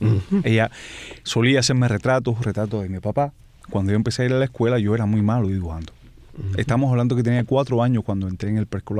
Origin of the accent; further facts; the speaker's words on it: Havana, Cuba; la parte sur de La Habana. Yo tuve una infancia muy linda porque en el lugar donde nacimos había muchos niños de la misma edad.